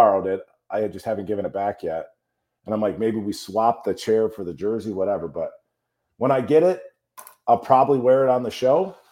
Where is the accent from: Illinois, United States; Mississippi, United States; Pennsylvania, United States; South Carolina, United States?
Illinois, United States; Chicago; No, and I'm from Chicago. So, like, I pride myself on having a guy.